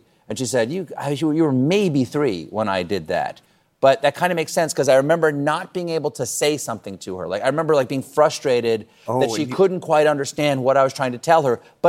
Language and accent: English; Washington, District of Columbia, United States; born there; I remember I was born in Washington, D.C.